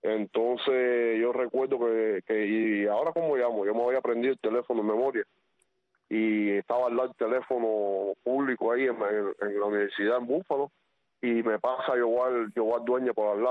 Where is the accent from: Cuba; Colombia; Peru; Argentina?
Cuba; moved away; yo me recuerdo exacto, salimos de Cuba un 7 de julio del 93 y pasábamos por Miami el 7 de julio.